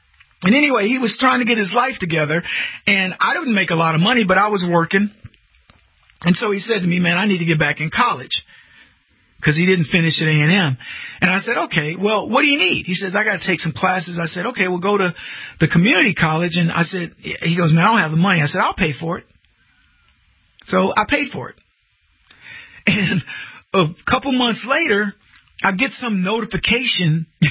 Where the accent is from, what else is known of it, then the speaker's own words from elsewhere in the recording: Brady, Texas, United States; And I drove the car in the little city where we grew up in Brady.